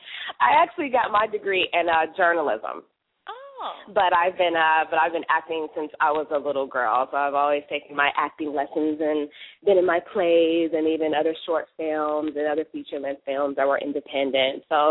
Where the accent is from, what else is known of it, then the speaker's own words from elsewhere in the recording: Chicago, Illinois, United States; now in Los Angeles, United States; I'm actually from Chicago. Currently I'm residing in Los Angeles